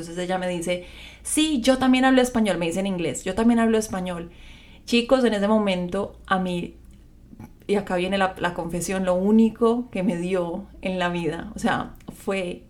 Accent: Medellín, Antioquia, Colombia; viene de Medellín, Colombia, la misma ciudad donde yo nací y viví muchos años.

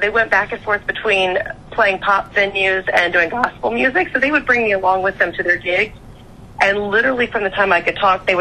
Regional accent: Florida, United States; Yes, I'm a true Floridian.

